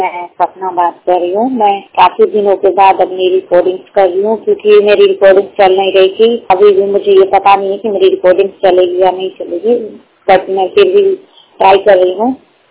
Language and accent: Hindi; Uttar Pradesh, India; now in Delhi, India; और मैं यूपी से मैं हूँ, यूपी की रहने वाली हूँ।